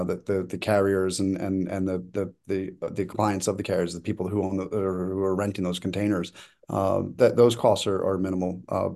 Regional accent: Baltimore, Maryland, United States; I don't want to discount the pain that it places on Baltimore, which is my hometown, by the way.

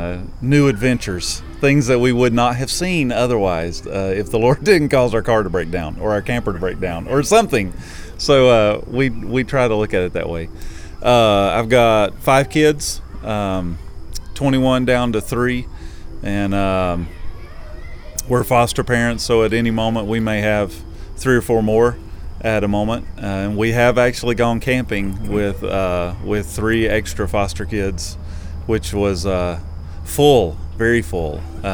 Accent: South Carolina, United States; I'm from South Carolina, up near the North Carolina line, so we're not anywhere close to the hurricane.

